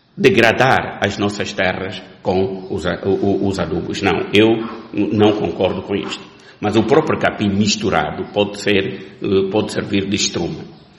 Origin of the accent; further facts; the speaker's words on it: Angola; todos nós, enquanto angolanos